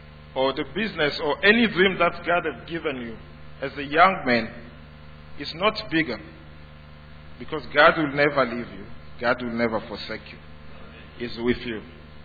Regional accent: Johannesburg, Gauteng, South Africa; moved away; So my first year I came from Joburg and I was looking for a job.

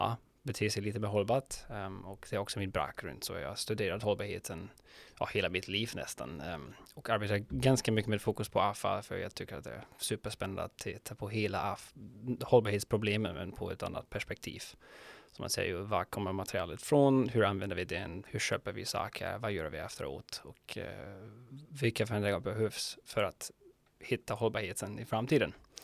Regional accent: Germany; Swedish is a second language; och det låter tysk och det är tysk, så jag kommer från Tyskland ursprungligen.

